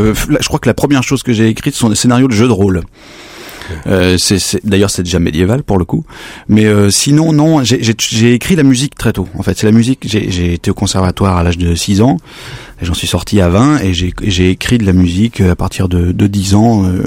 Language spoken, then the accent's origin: French; Lyon, Auvergne-Rhône-Alpes, France; Je suis fils d'acteur, mon père et ma mère sont comédiens, je suis lyonnais.